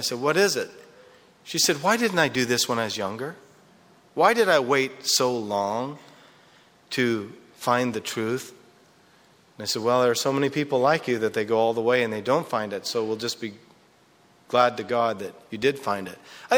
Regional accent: Ireland; now in San Diego, United States; there's a family who we came from Ireland with and ended up in, I think, Detroit. And then we both migrated to, we came to California and they stayed behind

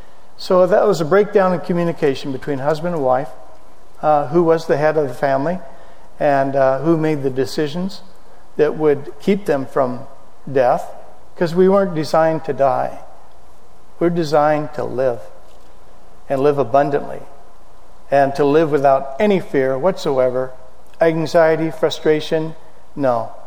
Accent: Oregon, United States; I said, "Well, I came from Oregon. We had them up there."

